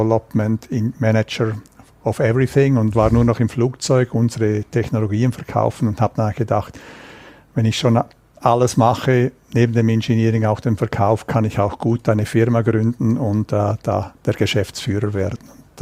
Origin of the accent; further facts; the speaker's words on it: Chur, Graubünden, Switzerland; also born or lived in United States; Ich bin ein Schweizer Bündner, in Chur aufgewachsen, wo man Skifahrt den ganzen Tag, in Zürich studiert, war dann 17 Jahre in den USA im Silicon Valley